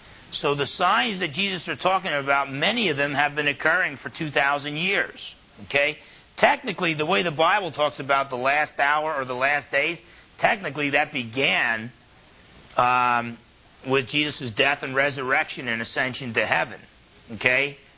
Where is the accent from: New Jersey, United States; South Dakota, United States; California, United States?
New Jersey, United States; when I was a boy growing up in Jersey